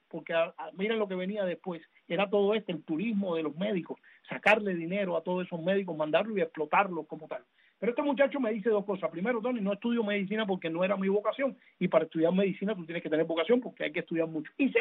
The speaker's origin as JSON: {"language": "Spanish", "country": "Cuba", "moved": "yes", "said": "Yo salí hace 25 años de Cuba"}